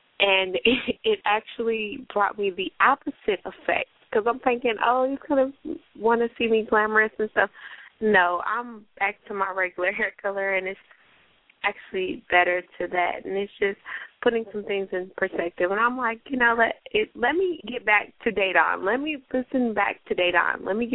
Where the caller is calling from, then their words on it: St. Louis, Missouri, United States; St. Louis, Missouri.